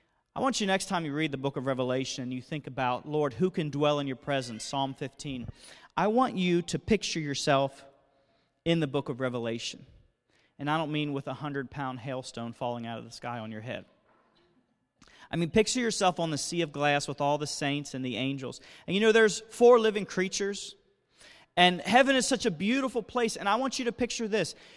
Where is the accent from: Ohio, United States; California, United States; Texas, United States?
Ohio, United States; Cincinnati; when I'm driving in the Midwest where we're from Cincinnati, Ohio, home of the Cincinnati Reds and 1975 World Series champions over the Red Sox. And we're from the Midwest.